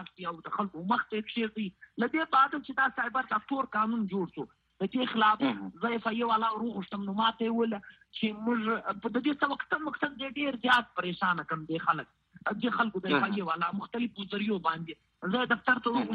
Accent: Balochistan, Pakistan; زه د بلوچستان هغه وګړی یم

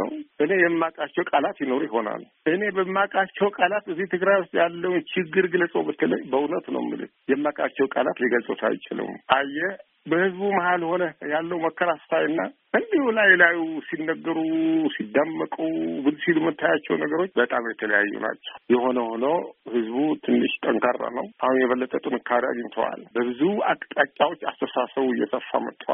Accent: Tigray, Ethiopia; እኔ እዚሁ ከተማ ውስጥ ነው ያለሁት። እዚህ ተወለድኩ፣ እዚህ ያደኩ፣ እዚህ ያረጀሁት። አሁን እዚህ ነው ያለሁት።

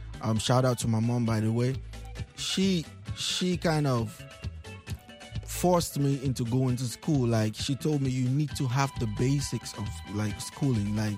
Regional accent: Bamenda, Northwest Region, Cameroon; also born or lived in Sok; So I was born in Sok. Went to Bamenda when I was 5, so I wasn't, you know, I kind of understand Banso a little bit. So I went to Bamenda, grew up, but I'm from the Com native

